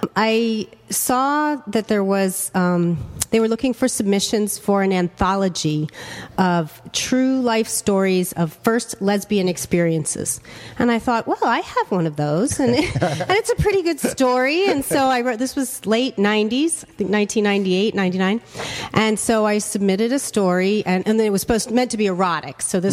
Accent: Philadelphia, Pennsylvania, United States; And I'm originally from Philly, so she says, next time you're in town, come and you can read the story.

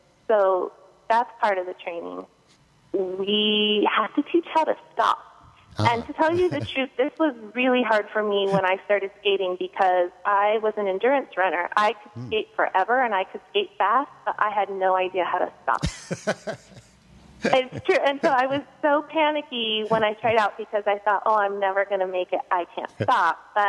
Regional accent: Hoquiam, Washington, United States; Yeah, I grew up in Hoquiam, Washington, and we had the Harbor Arena.

